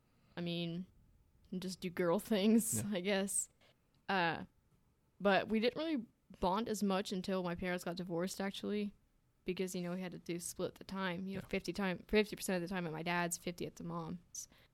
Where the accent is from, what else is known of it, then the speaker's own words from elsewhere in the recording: North Carolina, United States; also born or lived in Spartanburg, South Carolina / Georgia; I was born in South Carolina.